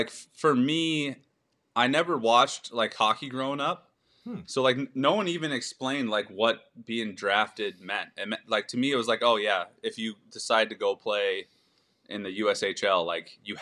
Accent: Seattle, Washington, United States; So I'm originally from the Seattle area.

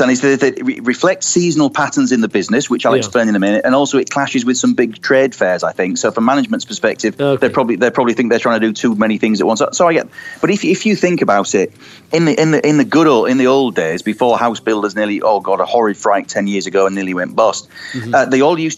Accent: York, Yorkshire and the Humber, United Kingdom; York-based, my hometown, no less.

